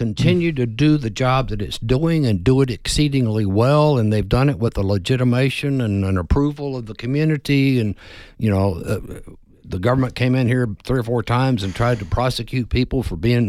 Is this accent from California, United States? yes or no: no; Texas, United States; and I grew up in West Texas, and George Bush knew this